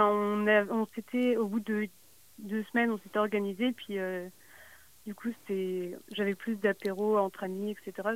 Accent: France; j'ai 21 ans et je suis française.

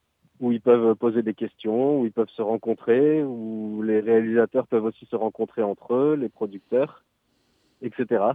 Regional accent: Brittany, France; Bah, la Bretagne, je suis breton, donc forcément ça m'intéresse qu'elle puisse être présente dans le cinéma.

